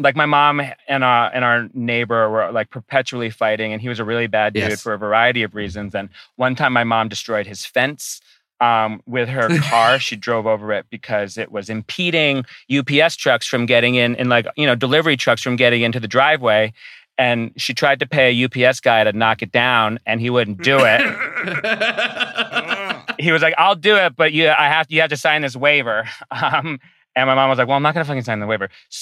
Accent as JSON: {"language": "English", "region": "Rhode Island", "country": "United States", "said": "So I'm from Rhode Island."}